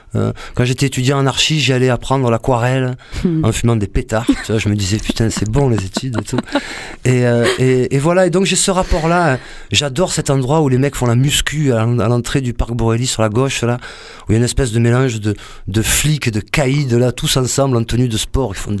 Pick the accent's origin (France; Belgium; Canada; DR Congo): France; Marseille, Provence-Alpes-Côte d'Azur; born there; Moi, je suis né à la Porte d'Aix. Donc moi, pour aller à l'école, je traversais l'Afrique, le Maghreb, etc.